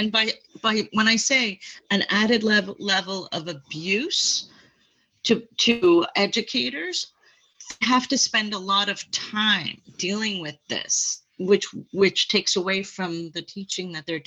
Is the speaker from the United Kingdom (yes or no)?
no; Canada; now in United States; I'm from Canada, from another country as well